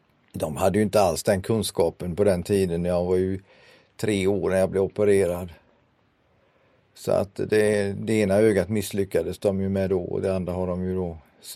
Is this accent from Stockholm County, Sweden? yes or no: no; Gothenburg, Västra Götaland County, Sweden; moved away as an adult; now in Skåne, Sweden; Jag är 71 år gammal snart i dagarna här. Jag kommer från ursprungligen från Göteborg.